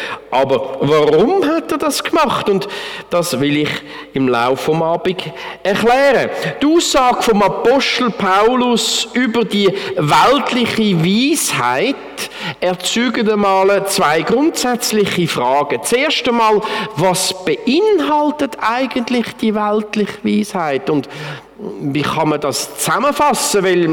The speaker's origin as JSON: {"language": "German", "country": "Switzerland", "said": "Wir als Schweizer, die die direkte Demokratie so gern haben, können das eigentlich gar nicht verstehen."}